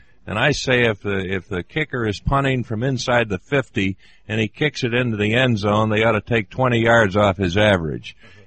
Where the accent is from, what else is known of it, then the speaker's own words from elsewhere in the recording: Chicago, Illinois, United States; I think it was just a thrill to play in my hometown, Chicago, Illinois, which I think is the greatest city in the world